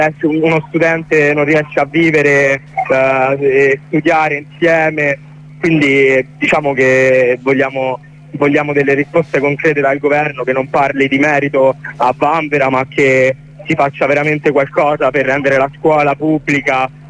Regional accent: Rome, Lazio, Italy; noi siamo di Roma Est

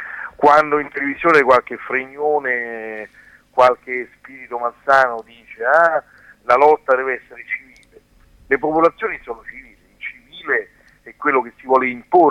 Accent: Piedmont, Italy; Siamo tutti della Val di Susa

